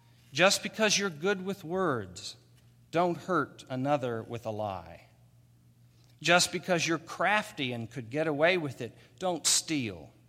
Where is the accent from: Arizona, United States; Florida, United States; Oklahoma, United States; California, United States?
Oklahoma, United States; I saw something amazing in my home state of Oklahoma.